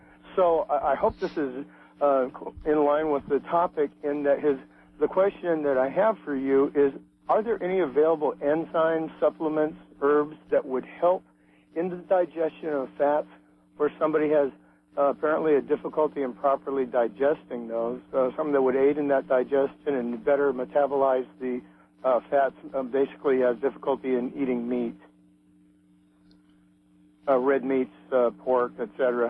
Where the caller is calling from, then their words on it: Fort Bragg, United States; Hi, yes, I'm calling from Fort Bragg, where it's supposed to get down to 32 later tonight